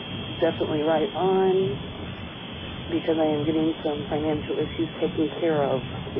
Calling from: Indiana, United States; from Indiana.

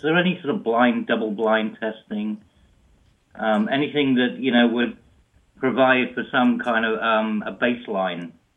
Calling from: England, United Kingdom; I'm calling from England, your home nation.

